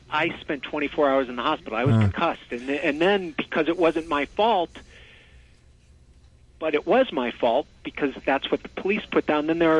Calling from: New York City, New York, United States; I'm calling from my job in Manhattan, but I live in Brooklyn.

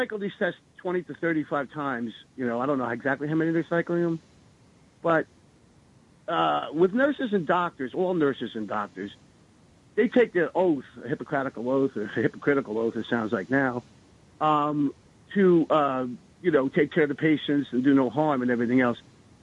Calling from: New Jersey, United States; from New Jersey. How are you?

